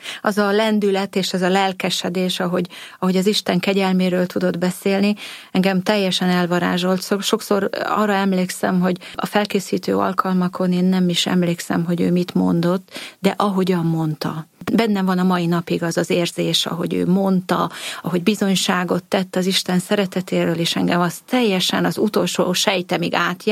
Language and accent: Hungarian; Kunmadaras, Jász-Nagykun-Szolnok, Hungary; Vidéken történt ez Kunmadarason, és abban az időben egy rendkívül pezsgő lelki élet volt a református közösségben, úgyhogy az én családom ennek a közösségnek a tagja